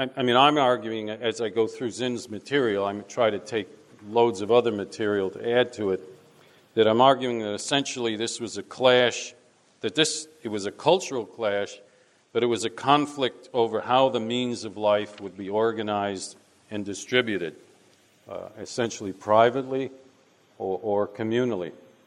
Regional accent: New York City, New York, United States; born there; because I was born in Columbus Hospital on East 19th Street in New York City.

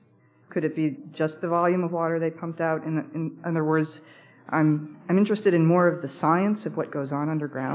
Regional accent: Vermont, United States; I'm from Vermont.

